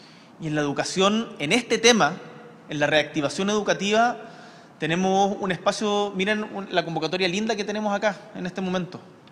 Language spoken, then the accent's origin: Spanish; Punta Arenas, Magallanes and Chilean Antarctica, Chile; vivía cuando chico, bueno, toda mi infancia y adolescencia en Punta Arenas, y en Punta Arenas en esa época había muy pocas librerías